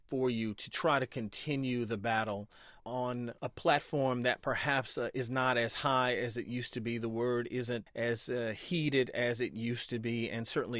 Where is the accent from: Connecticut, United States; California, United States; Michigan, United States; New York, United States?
Michigan, United States; Detroit; But I grew up in Detroit, and I can remember the riots that occurred there.